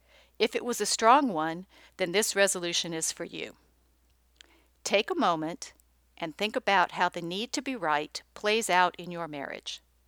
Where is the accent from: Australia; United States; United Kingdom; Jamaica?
United States; Los Angeles, California; You see, I grew up in Los Angeles. I learned to drive on the highways.